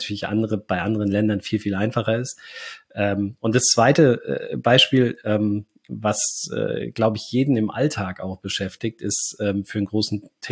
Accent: Hesse, Germany; meine Großeltern waren Bauern, mein Vater war Engländer, und groß geworden sind wir in der Nähe von Frankfurt

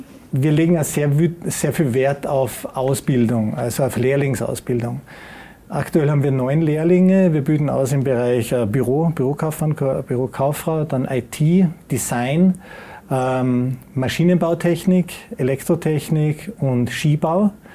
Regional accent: Mittersill, Salzburg, Austria; Ja, ich bin in Mittersil geboren, Mittersil zur Volksschule gegangen

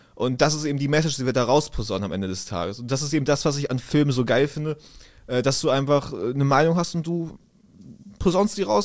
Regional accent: Hanover, Lower Saxony, Germany; Ich komme aus Hannover. Ich bin 24 Jahre alt

